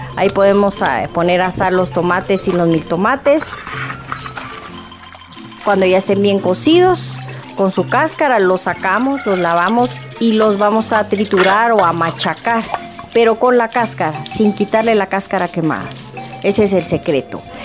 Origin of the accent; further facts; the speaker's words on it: Guatemala; de Guatemala.